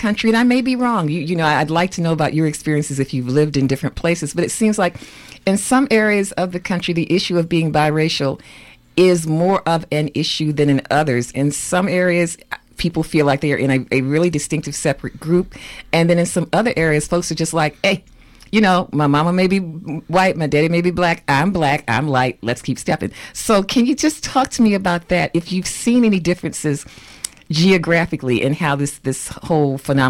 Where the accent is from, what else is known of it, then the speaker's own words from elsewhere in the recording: Baltimore, Maryland, United States; if I met them as when I was growing up in Baltimore, I would just say they're light.